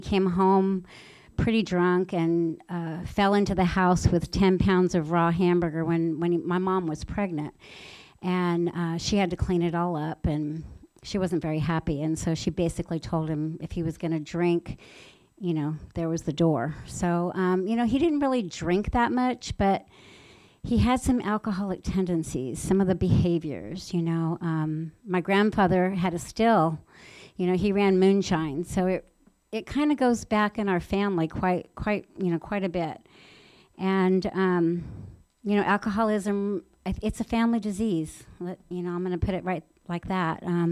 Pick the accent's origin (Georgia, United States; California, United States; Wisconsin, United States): California, United States; San Diego; also born or lived in Pennsylvania; my parents and I were all born in Pennsylvania. And so I'm from the East Coast, but my dad was in the Navy, and you know, like any good Navy man, he was stationed in San Diego. So when I was very young, we came here.